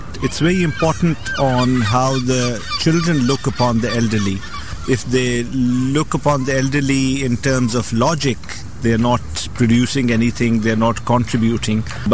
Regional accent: Pakistan; We are from Pakistan. The elderly are revered very much. The most elderly would be looked after by their children.

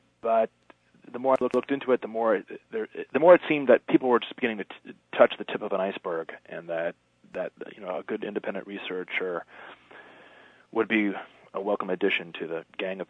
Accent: New York City, New York, United States; the 9/11 disaster that happened in my hometown in New York.

